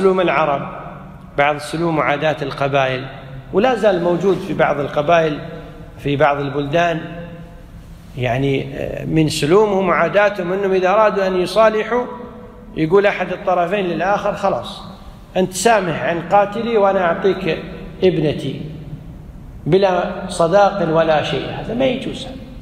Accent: Kuwait; عندنا في الكويت الحمد لله في محكمة الأسرة يحاولون الصلح بين الأزواج قبل التقاضي

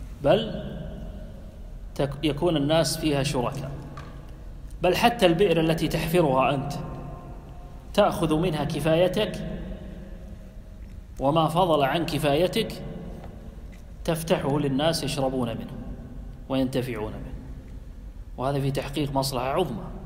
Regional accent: Kuwait; هناك أناس موجود حتى عندنا في الكويت موجودة في مزارع أحواض يستزرع فيها السمك

